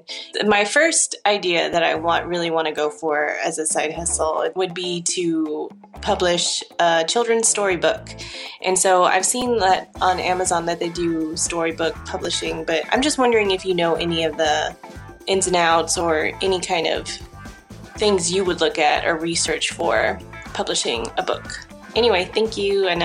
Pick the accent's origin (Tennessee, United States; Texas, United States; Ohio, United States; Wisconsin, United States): Texas, United States; Houston; I'm from Houston, Texas, and I just quit my day job to be a stay-at-home mom.